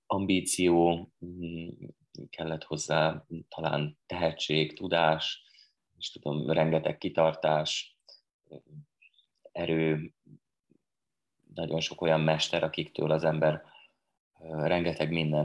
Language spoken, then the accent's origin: Hungarian; Čierna Voda, Trnava Region, Slovakia; moved away as an adult; now in Budapest, Hungary; egy felvidéki kis faluban születtem, Feketenyéken, és 18 éves koromig éltem ott, az iskoláimat Galántán végeztem, és végül tanulni Magyarországra jöttem Budapestre. Színészetet, és itt ragadtam. Most már 21 éve élek itt Budapesten